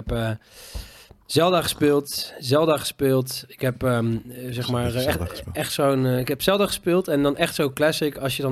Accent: Groningen, Netherlands; Ik ben een Groninger, dus de vraag stellen is mijn antwoord.

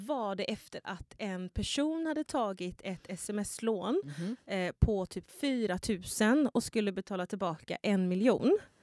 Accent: Gothenburg, Västra Götaland County, Sweden; moved away as an adult; now in Stockholm, Sweden; Nej, alltså jag är född och uppvuxen i Göteborg. Mm. Men jag flyttade till Stockholm när jag var 19.

